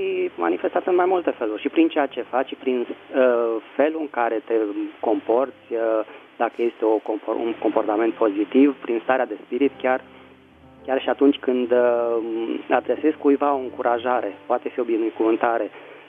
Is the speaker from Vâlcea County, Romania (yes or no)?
no; Bucharest, Romania; din București.